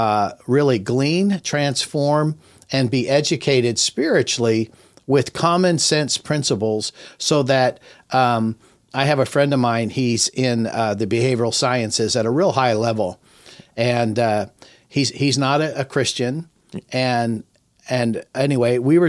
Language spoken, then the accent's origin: English; California, United States; We have a young man here is really on the cutting edge from California. He's from my home state.